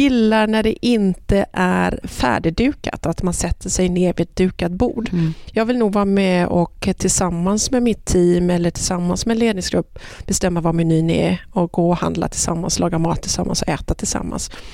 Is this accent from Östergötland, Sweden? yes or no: no; Gothenburg, Västra Götaland County, Sweden; Jag är från Göteborg, vilket jag tror min dialekt fortfarande avslöjar mig.